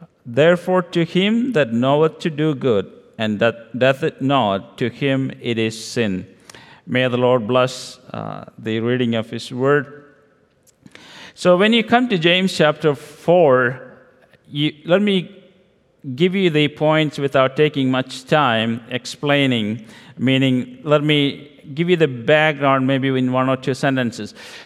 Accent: India; accent: Indian; English is a second language; I'm going to go rather slowly so you understand my Indian accent. So we want to make sure that you are following along. I just came back from India.

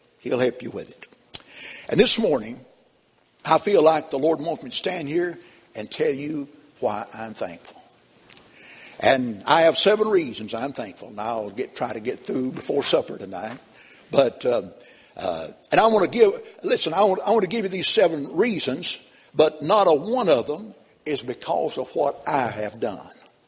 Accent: United States; born there; First, I want to thank God that I was born in America.

